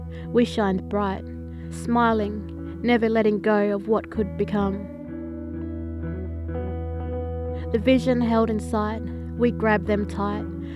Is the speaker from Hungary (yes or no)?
no; Alice Springs, Northern Territory, Australia; I noticed that in New South Wales and also in my hometown in Alice Springs, a lot of people that listened to … were also, you know, they were proud to be black.